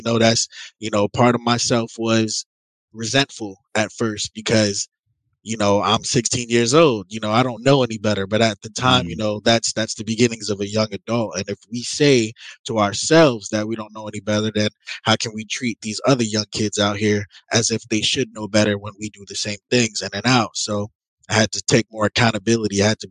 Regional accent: Brooklyn, New York, United States; also born or lived in California; now in South Florida, United States; I'm from Brooklyn, New York originally. Yep. And so pretty much, you know, I live in South Florida now, but I spent 5 years in California military

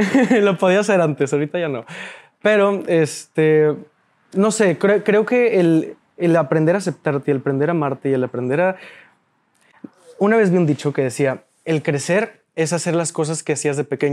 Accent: Monterrey, Nuevo León, Mexico; born there; Nací aquí en Monterrey

